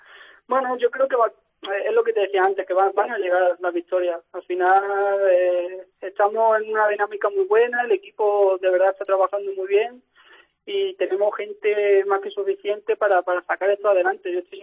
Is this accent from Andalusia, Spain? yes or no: yes; Algeciras, Andalusia, Spain; Bueno, yo soy de Algeciras, ¿vale? Porque hay mucha gente que confunde un poco de dónde soy, porque sé que se piensan que soy de Cádiz Capital, pero bueno, yo soy de Algeciras.